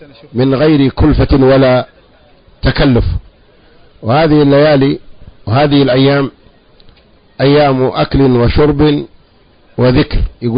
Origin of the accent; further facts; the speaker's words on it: Abha, Asir, Saudi Arabia; born there; من مواليد مدينة أبها، وكنت أذكر تاريخ الميلاد ولا يعني أتردد ولا أبالي